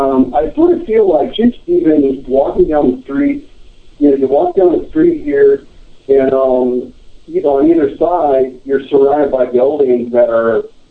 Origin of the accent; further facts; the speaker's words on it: New Mexico, United States; Growing up in New Mexico had a large part in that. It's a little bit hard to pin down, though.